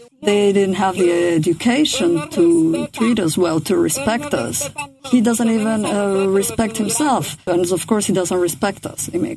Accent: Guatemala; moved away as an adult; now in United States; I came in 1999 from Guatemala. I was with my parents there. I was 7 years old when my father got killed.

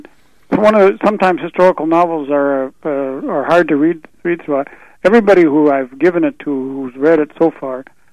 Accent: Ontario, Canada; I'm originally from Northern Ontario.

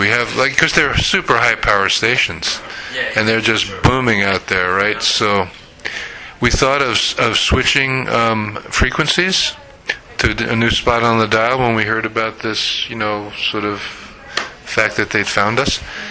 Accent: United States; now in Canada; I'm from the States originally, where I used to do pirate radio

